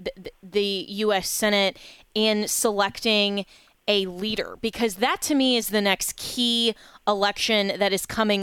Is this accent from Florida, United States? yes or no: yes; Florida, United States; especially out of my home state of Florida